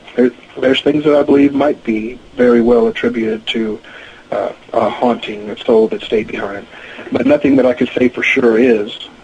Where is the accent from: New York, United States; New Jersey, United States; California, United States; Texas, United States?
California, United States; I grew up in California, and I've traced back a few of my distant relatives that might have been at Waverly.